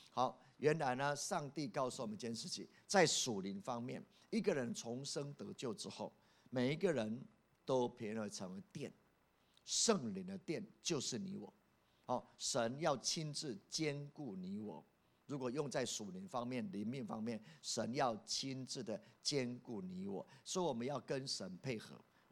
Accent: Taiwan; 所以我们台湾人没有去耶路撒冷也 OK

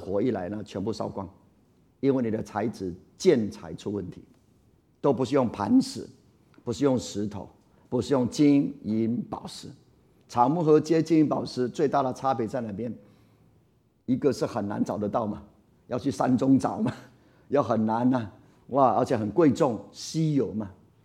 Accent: Taiwan; 现在我们台湾人比较不知道了

